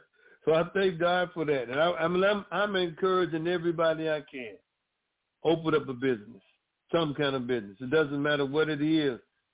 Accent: Mississippi, United States; I grew up in Mississippi, and we were able to see black businesses.

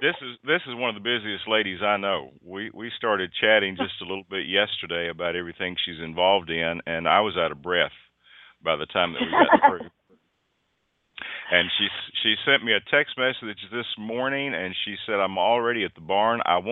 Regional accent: Tennessee, United States; from the great state of Utah to the volunteer state of Tennessee, my home state.

